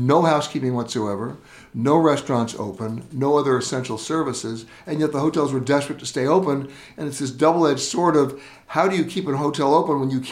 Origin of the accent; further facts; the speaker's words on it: United States; I mean, so, for example, I'm an American citizen.